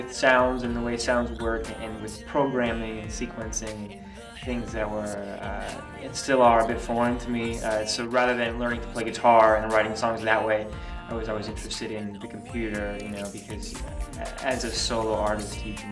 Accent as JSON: {"language": "English", "region": "Midwest", "country": "United States", "tie": "born or raised there", "said": "I wanted to reference growing up in the Midwest in North America and being so far from the ocean."}